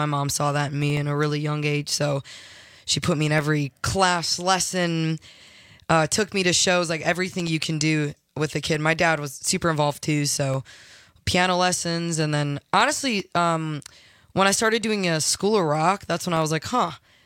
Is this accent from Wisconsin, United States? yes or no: yes; Lake Geneva, Wisconsin, United States; also born or lived in Elkhorn / Sturgeon Bay; now in Nashville, United States; Yeah, born and raised Wisco girl. I was born in, technically I was born in Elkhorn, Wisconsin. I grew up in Lake Geneva, and I moved to Sturgeon Bay full time about 6 years ago.